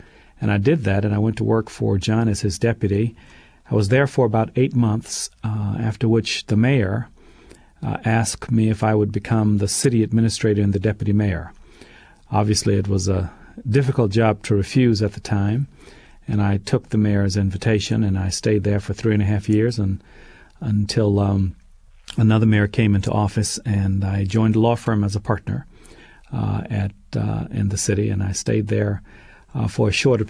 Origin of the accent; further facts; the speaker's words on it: Texas, United States; Well, I'm a Texan. I'm a native Texan. I grew up in Texas. That's where my family is, and I attended school down there, except in college.